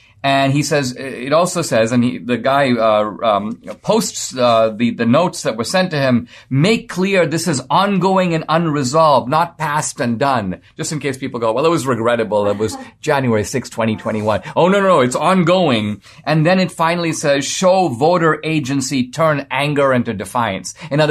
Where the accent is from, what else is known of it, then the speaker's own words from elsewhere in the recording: India; accent: Indian; now in United States; That's probably because being Indian, it's hard for me to do my